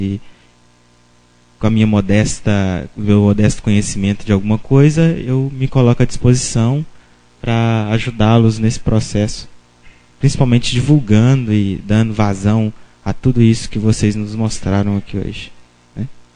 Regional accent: Belo Horizonte, Minas Gerais, Brazil; eu sou de Belo Horizonte, e venho falar um pouco dessa inclusão do aluno com deficiência

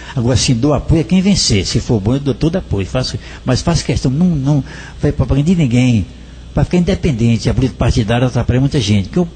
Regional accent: Quixadá, Ceará, Brazil; born there; Ceará, lá foi em Quixadá, no dia 12 de janeiro, de Tapadura de lá, essa galera família. Portanto, são 6 meses cigano, nasci de lá, mas quase não vivi na minha terra natal, mas gosto do meu Quixadá.

